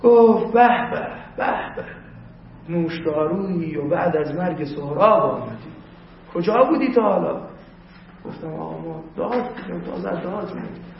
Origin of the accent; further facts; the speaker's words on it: Ahvaz, Khuzestan, Iran; گفت کجا؟ گفتم آقا ما از اهواز اومدیم.